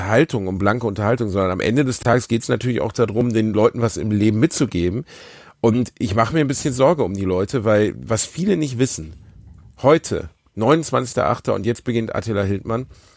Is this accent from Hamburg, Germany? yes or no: no; Gelsenkirchen, North Rhine-Westphalia, Germany; Ich komme aus Gelsenkirchen. So, bei uns heißt das Satanisten, genau.